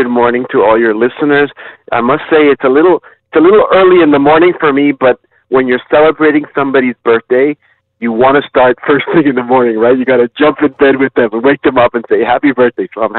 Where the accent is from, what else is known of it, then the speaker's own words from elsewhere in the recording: Panama; It was not a tradition, as I said earlier, growing up in Panama.